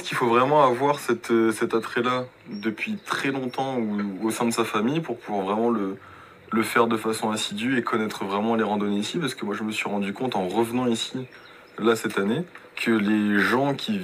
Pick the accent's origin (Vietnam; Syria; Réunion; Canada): Réunion; moved away as an adult; also born or lived in Paris; Et je suis de l'île de La Réunion. Je suis né à Paris, mais d'une mère réunionnaise et d'un père métropolitain. Et du coup, j'ai grandi ici jusqu'à mes 18 ans. Avant de repartir en métropole, faire mes études.